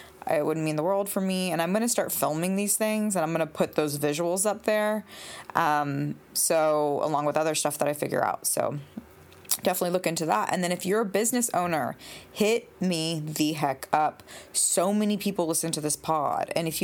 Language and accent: English; Tennessee, United States; I'm from Tennessee. Oh, I love it. Baby. I'm Southern.